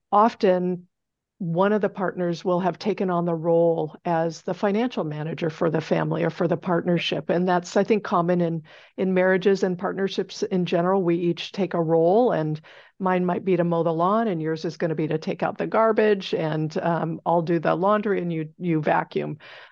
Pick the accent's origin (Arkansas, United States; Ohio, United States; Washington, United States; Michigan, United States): Washington, United States; Seattle; So first of all, I'm a native of the Northwest. So I grew up in and around the Seattle area and continue to enjoy all that it offers. I live in the Capitol Hill neighborhood with my husband.